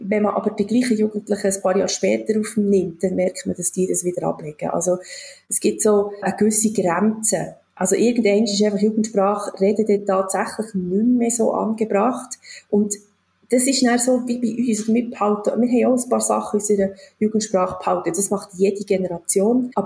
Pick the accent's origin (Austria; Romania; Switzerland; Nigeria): Switzerland; Bern; Aber wie man hört, komme ich ja selber aus dem Raum Bern.